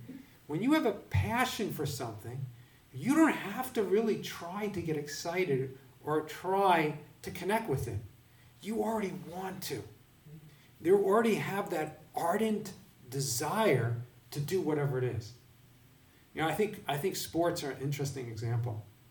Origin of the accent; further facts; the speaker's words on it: New York, United States; I am originally from New York, and I have always been a Yankee fan.